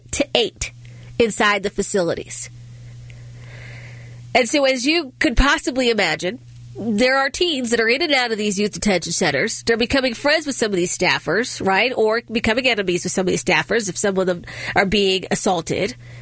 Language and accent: English; Accokeek, Maryland, United States; I know exactly where Sheltenham is. I grew up in Accokeek. That's in Prince George's County.